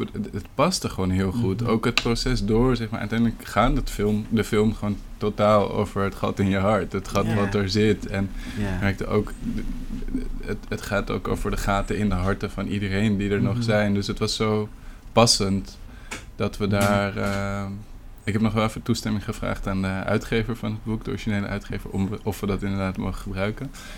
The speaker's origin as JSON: {"language": "Dutch", "town": "Amsterdam", "region": "North Holland", "country": "Netherlands", "said": "Ik was 2,5 ongeveer toen de ramp gebeurde en ik kom uit de Pijp, Amsterdam."}